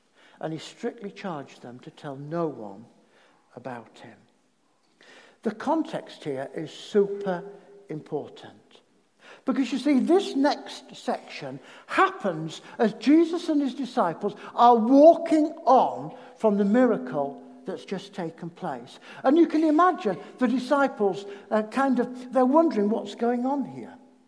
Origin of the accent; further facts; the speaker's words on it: Yorkshire and the Humber, United Kingdom; I'm a Yorkshireman, so it's not a neutral question.